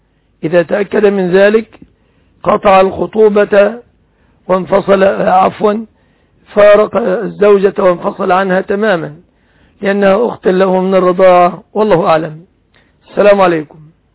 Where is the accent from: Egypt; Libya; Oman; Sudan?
Egypt; في بلادنا مصر